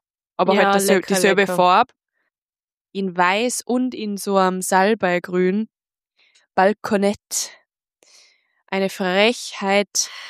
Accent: Austria; da muss ich mich jetzt ja. Als Österreicherin richtig aufregen über das.

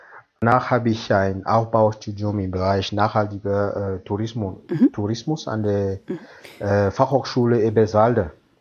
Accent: Cameroon; nach Kamerun zurückkehren. Also es ist besser, wenn ich Fuß fasse in mein Heimatland.

